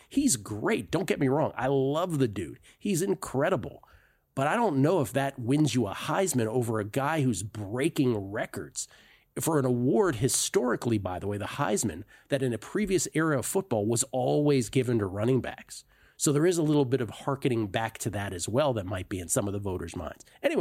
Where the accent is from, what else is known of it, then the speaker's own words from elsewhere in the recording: East Coast, United States; Listen, growing up on the East Coast, pick your poison, either Auburn, Alabama, or Michigan, Ohio State.